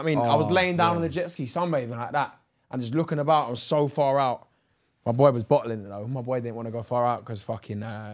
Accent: London, United Kingdom; And obviously I'm from West London, yeah? And she was like, obviously I live further out now.

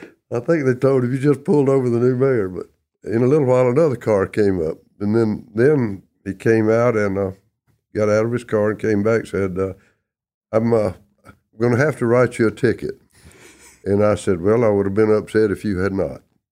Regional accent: Ocilla, Georgia, United States; I grew up in Irwin County and graduated here in Irwin County, 1960.

